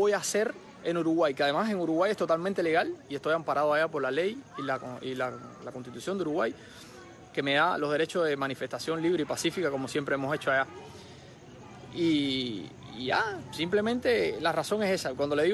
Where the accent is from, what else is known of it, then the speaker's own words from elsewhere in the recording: Cuba; yo soy un ciudadano cubano